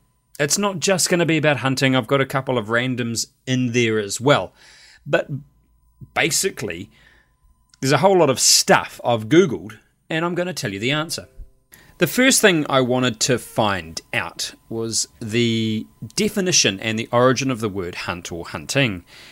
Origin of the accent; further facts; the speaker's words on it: New Zealand; Me as a New Zealander gives me access.